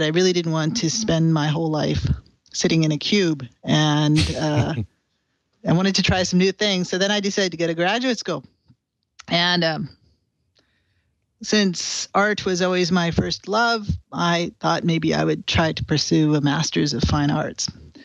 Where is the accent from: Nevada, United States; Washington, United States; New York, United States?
Nevada, United States; Reno; So, I grew up in Reno, Nevada, and I was mostly an art major